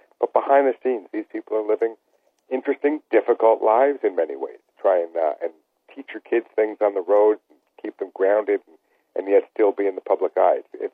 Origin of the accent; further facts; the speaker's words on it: New York, United States; Those are all our dad's friends, and we grew up in New York, so his friends included Mickey Mantle and Frank Gifford, but also Nicklaus and Palmer and all those guys.